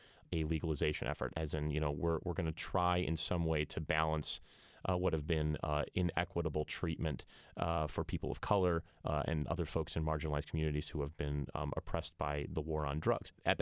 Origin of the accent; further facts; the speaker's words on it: Illinois, United States; In my home state of Illinois, when the legalization of marijuana was being discussed, that was a big talking point.